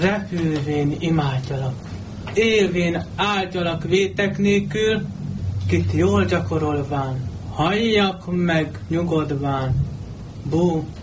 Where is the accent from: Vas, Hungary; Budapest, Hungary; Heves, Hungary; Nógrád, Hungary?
Nógrád, Hungary; Salgótarján; Én Salgótarjánból jöttem, innen.